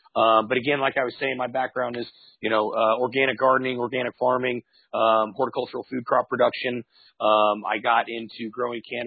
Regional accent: Midwest, United States; I grew up in the Midwest where, you know, we had big, beautiful gardens.

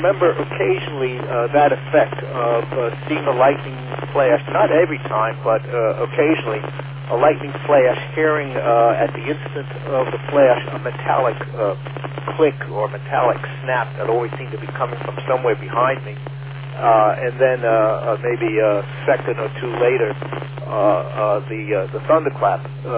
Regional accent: St. Albans, New York, United States; I grew up in St. Albans, and I don't know if you've ever taken the train railroad into Jamaica.

